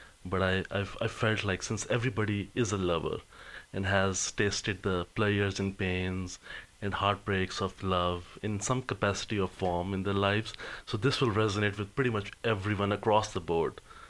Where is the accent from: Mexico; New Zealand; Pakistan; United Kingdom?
Pakistan; English is a second language; I'm originally from Pakistan.